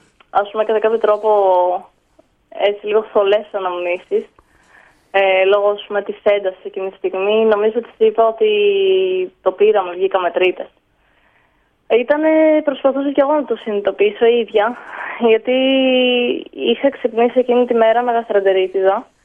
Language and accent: Greek; Lesbos, North Aegean, Greece; από τον τόπο μου, από τη Λέζο